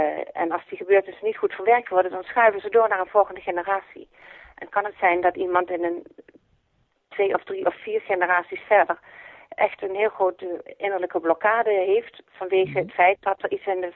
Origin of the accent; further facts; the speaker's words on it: Limburg, Netherlands; moved away as an adult; now in Haarlem, Netherlands; Dus ik ben vanwege de liefde ben ik vertrokken uit Limburg.